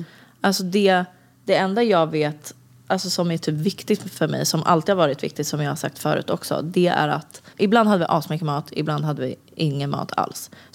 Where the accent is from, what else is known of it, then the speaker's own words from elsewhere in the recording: Vårberg, Stockholm County, Sweden; jag är uppvuxen i Vårberg egentligen.